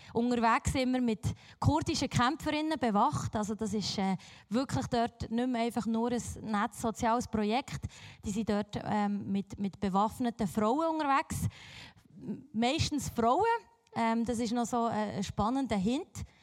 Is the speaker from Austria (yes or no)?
no; Biel, Bern, Switzerland; Ich bin aus Biel. Ich weiss nicht, ob ihr Biel schon mal gehört, ist nicht eine bedeutende Stadt.